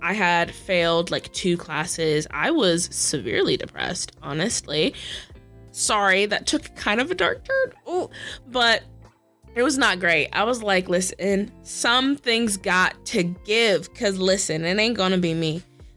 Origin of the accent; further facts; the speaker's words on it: Midwest, United States; I am from the Midwest, and I currently live in the South, where I am beginning student teaching and getting to enjoy my life in education.